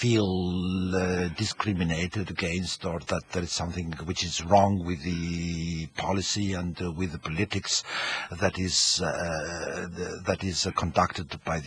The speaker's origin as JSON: {"language": "English", "country": "France", "second_language": "English", "said": "I mean, my mother tongue, I'm French, but my mother tongue is not French."}